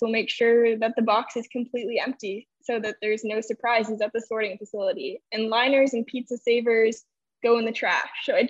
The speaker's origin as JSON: {"language": "English", "region": "Connecticut", "country": "United States", "tie": "born or raised there", "said": "agreed to fund us implementing it in my hometown in Connecticut."}